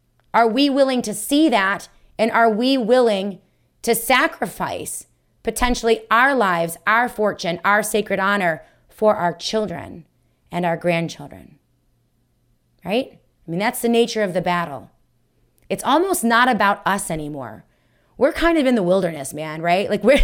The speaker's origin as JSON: {"language": "English", "region": "New York", "country": "United States", "tie": "born or raised there", "said": "well, apparently they're in New York City. They're in my home state."}